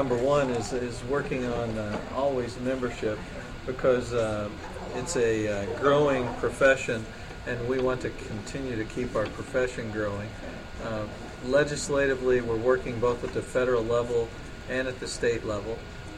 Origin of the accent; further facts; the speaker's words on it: Indiana, United States; accent: Southern Indiana; Thanks, Jeff, and I get my accent from Southern Indiana, if you didn't notice.